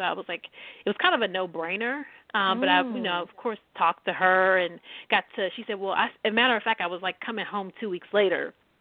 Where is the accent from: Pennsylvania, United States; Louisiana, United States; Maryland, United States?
Maryland, United States; I said, well, I visit Maryland all the time to come hom